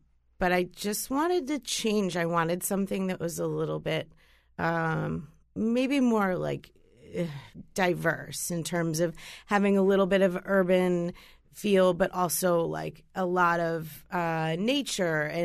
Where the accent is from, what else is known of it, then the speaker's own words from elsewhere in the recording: Boston, Massachusetts, United States; So I'm originally from Boston. And I've been here, I guess, maybe about 8 years or so.